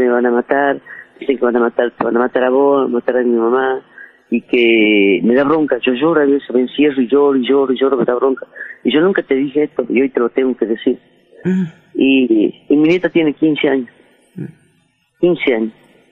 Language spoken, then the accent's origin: Spanish; Jujuy, Argentina; Sí, soy colla dura. Soy la expresión de muchos jujeños que sufren avasallamiento, que le quitan las tierras, que cuando amanecen tienen una topadora encima de la casa.